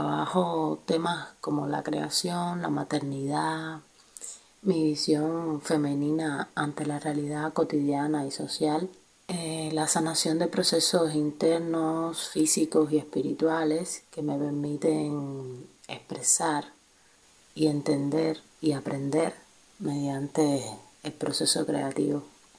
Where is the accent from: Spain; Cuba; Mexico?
Cuba; Havana; Soy artista visual cubana, nacida y residente en La Habana.